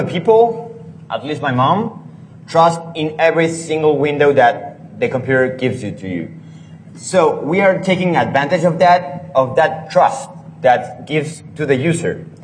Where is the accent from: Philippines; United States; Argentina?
Argentina; English is a second language; We are from Argentina. It's a little bit south.